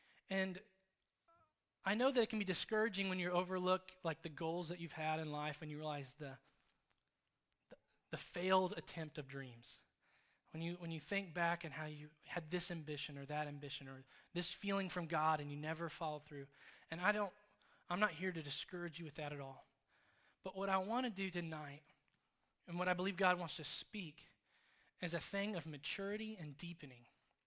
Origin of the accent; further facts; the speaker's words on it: Madison, Indiana, United States; the weird stuff of what is Madison, Indiana, where I'm from. It's a really small rural town, but it's my hometown